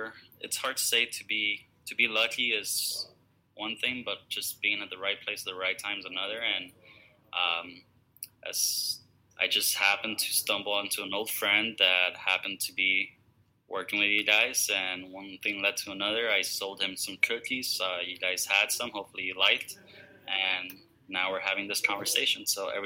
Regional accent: Miami, Florida, United States; So I'm born and raised in Miami. My background's Colombian.

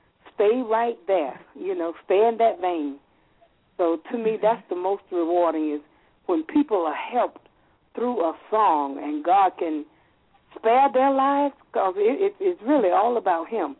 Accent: Atlanta, Georgia, United States; Out of all the singers that he knew, I was one from Atlanta that he chose

